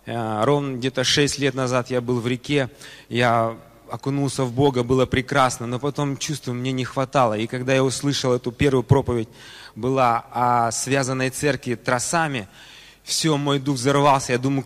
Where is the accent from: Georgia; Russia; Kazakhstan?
Kazakhstan; я из Казахстана.